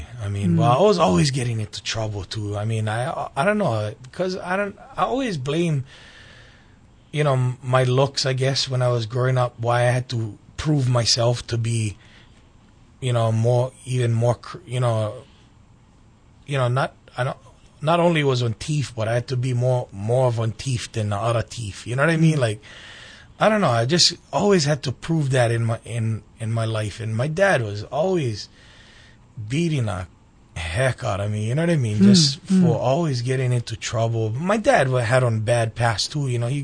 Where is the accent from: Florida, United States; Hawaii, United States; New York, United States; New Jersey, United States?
Hawaii, United States; Waianae; growing up in Waianae, and looking the way I did, you know what I mean, on Haole boy running in Waianae, not too many Haole people was running around in Waianae back in those days